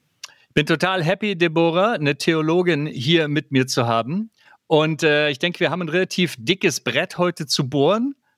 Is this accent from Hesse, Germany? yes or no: no; Hamburg, Germany; aus Hamburg